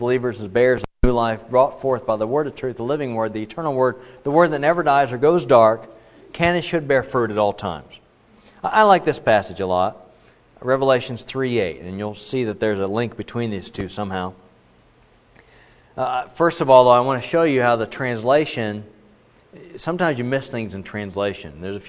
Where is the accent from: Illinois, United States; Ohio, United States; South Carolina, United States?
Ohio, United States; now in Texas, United States; I grew up in Ohio, moved to Texas, and I noticed that it seemed like we lived in East Texas for the first part of our journey here